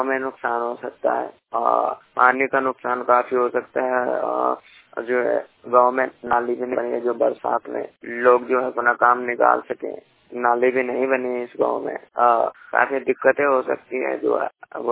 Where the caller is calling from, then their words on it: Banda, Uttar Pradesh, India; जिला बांदा, उत्तर प्रदेश से।